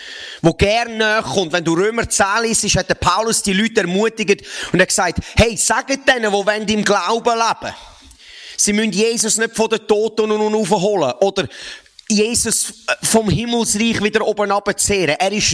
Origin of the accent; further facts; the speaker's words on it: Mettmenstetten, Zurich, Switzerland; Ich bin aus Mettmerstetten im schönen Säuliamt